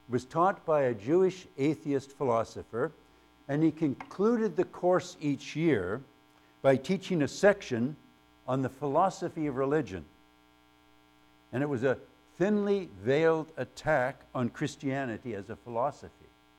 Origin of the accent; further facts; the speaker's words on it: Ireland; And I ended up out of the class because I'm Irish.